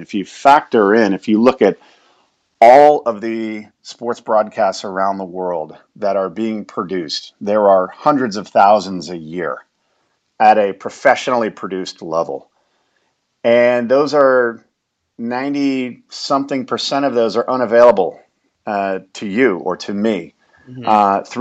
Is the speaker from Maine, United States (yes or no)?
no; California, United States; Growing up in the Bay Area, I'm a big SF Giants baseball fan, a 49er fan.